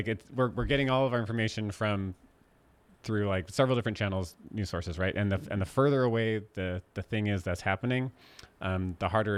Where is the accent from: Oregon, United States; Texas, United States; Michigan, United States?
Oregon, United States; also born or lived in Northern California; So I think, I grew up in Southern Oregon and Northern California, actual Northern California, not the Bay Area, but Northern California.